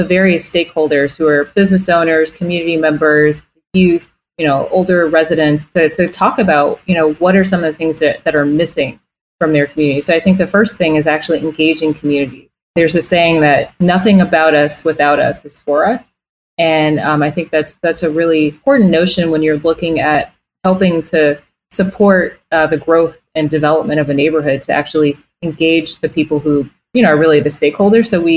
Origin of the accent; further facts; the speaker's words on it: Detroit, Michigan, United States; perhaps in the heart of a city like Detroit, my hometown